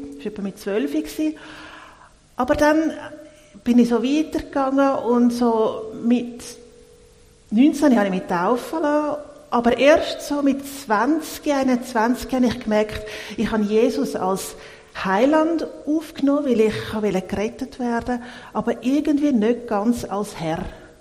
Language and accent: German; Zurich, Switzerland; Also mein Heimatort ist in Dachser und es ist gar nicht so weit weg. Ich bin heute Morgen auch wieder vorbeigefahren. Aber aufgewachsen bin ich im Zürich-Unterland, Zürich-Glattal und dann ins Zürich-Oberland gezogen.